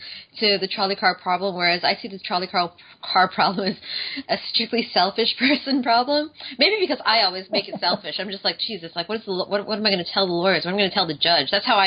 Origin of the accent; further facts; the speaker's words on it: Canada; Well, I know I'm from Canada, so I live really close to the States.